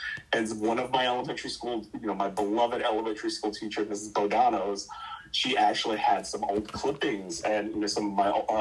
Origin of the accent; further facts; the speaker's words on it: Queens, New York, United States; I was an American-born Chinese kid, born and raised in Queens.